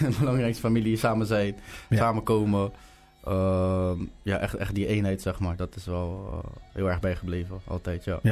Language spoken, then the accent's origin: Dutch; Rotterdam, South Holland, Netherlands; also born or lived in Almere; Maar opgegroeid in Rotterdam, eigenlijk.